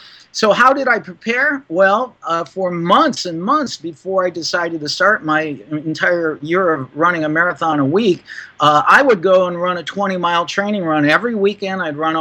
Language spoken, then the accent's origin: English; Cleveland, Ohio, United States; I grew up in Midwestern United States in Cleveland, Ohio, in what we call a blue-collar area environment.